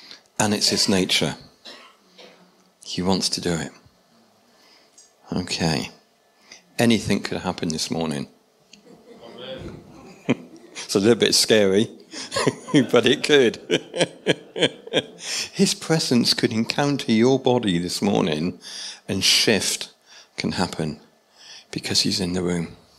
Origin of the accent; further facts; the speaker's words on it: England, United Kingdom; But that's the English thing that kicks in, isn't it? Is that us being English?